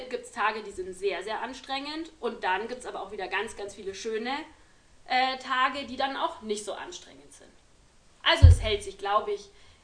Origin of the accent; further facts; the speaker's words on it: Munich, Bavaria, Germany; musste dann als Münchner Besucherin was erzählen.